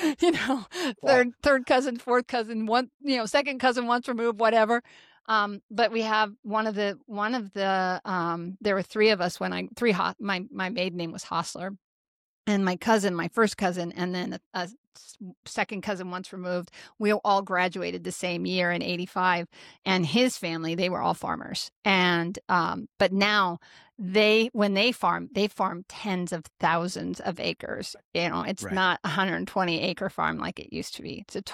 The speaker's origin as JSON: {"language": "English", "region": "Nebraska", "country": "United States", "tie": "born or raised there", "said": "I grew up in Nebraska, so farming has changed dramatically."}